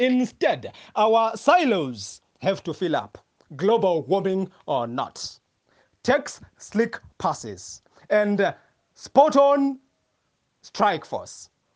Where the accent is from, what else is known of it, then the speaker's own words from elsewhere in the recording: Zimbabwe; I am from Zimbabwe, thank you.